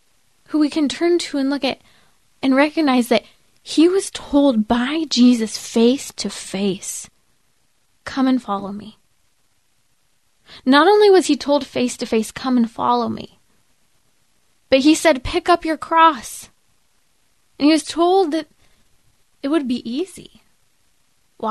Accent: California, United States; Mike, I want to hear from 100 people, but come on, California. I'm from California.

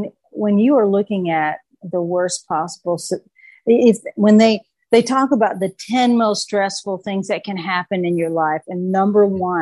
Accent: the South, United States; I grew up in the South. I was baptized the First Baptist of Harrogate, where the men all smoked packs of cigarettes out on the front porch

